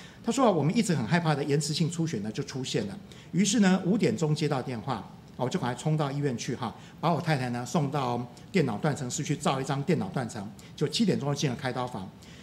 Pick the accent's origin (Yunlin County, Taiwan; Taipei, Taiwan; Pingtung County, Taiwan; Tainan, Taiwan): Yunlin County, Taiwan; Douliu; 我是民国56年出生啊，我的太太呢是啊民国58年。那我是云林县斗六镇的人，我太太呢是彰化人哈。